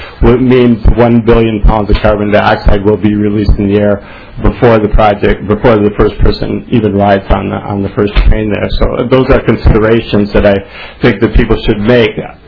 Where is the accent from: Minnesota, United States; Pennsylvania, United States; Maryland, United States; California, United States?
Minnesota, United States; St. Paul; I'm from St. Paul.